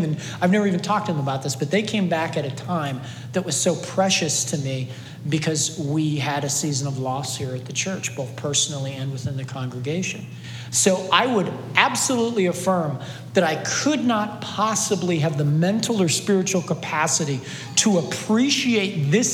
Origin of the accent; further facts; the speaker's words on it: Cleveland, Ohio, United States; And even though she grew up in Nashville and I grew up in Cleveland